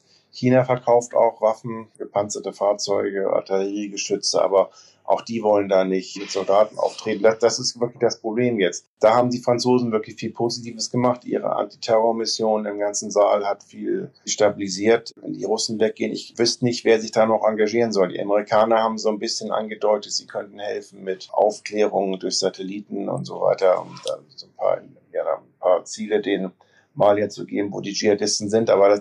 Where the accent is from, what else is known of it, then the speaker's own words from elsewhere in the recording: Germany; Ich auch als Deutscher, als ich da ankam, war ich echt schockiert.